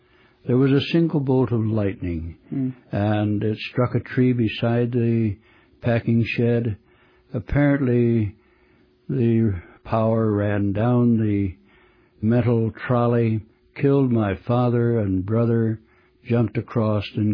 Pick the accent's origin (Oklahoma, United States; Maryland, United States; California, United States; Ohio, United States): Ohio, United States; Findlay; Well, I was born and raised near Findlay, Ohio.